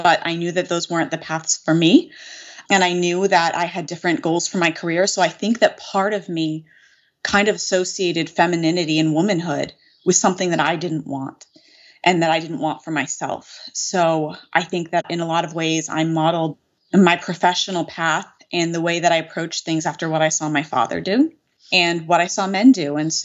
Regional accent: Northeast, United States; So I am from the Northeast U.S. I grew up on the Connecticut-New York state line. That's where I am.

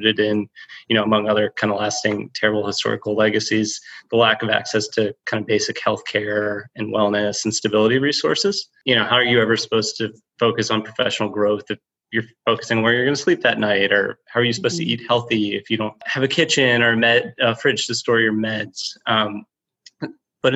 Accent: Maryland, United States; So, I grew up in Maryland, was allured by the warmer weather of the South.

